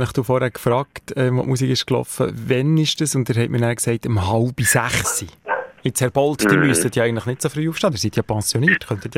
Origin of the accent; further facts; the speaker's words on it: Switzerland; Es sah auch noch komisch aus bei uns in der Schweiz